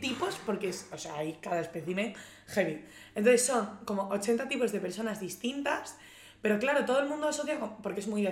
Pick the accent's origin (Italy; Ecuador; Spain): Spain; Asturias; yo soy de Asturias, pero Asturias se me ha quedado muy pequeño